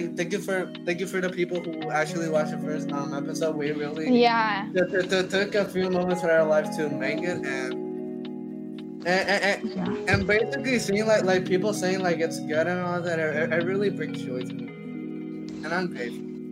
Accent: Puerto Rico; accent: Puerto Rican; English is a second language; When I literally listened to that podcast, and I heard my Puerto Rican

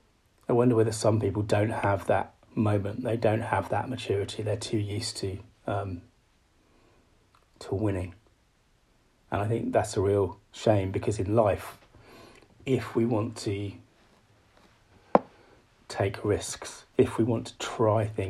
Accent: United Kingdom; I'm a Brit, I'm standing in Britain.

